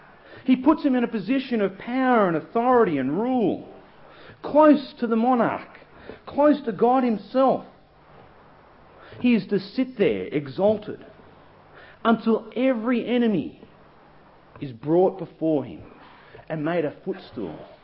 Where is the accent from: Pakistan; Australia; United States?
Australia; We love being Australians. I love being Australian. It is fantastic.